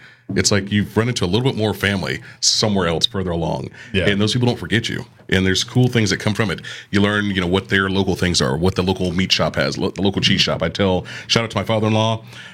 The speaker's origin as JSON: {"language": "English", "town": "Orlando", "region": "Florida", "country": "United States", "tie": "born or raised there", "said": "But growing up in Orlando, when the check came"}